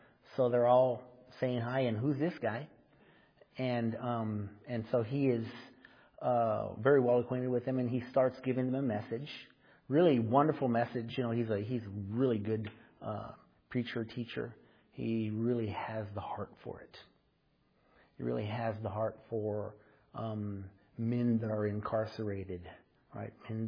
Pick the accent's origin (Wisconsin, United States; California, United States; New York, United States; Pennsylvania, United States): California, United States; Los Angeles; I think I already told you I'm from Los Angeles, California, and didn't grow up in a very good area.